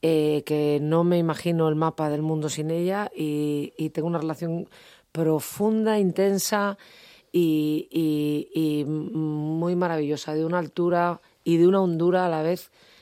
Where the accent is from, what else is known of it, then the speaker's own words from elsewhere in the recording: Madrid, Community of Madrid, Spain; Yo soy madrileña. Yo nací el día de San Antonio, en Chamberí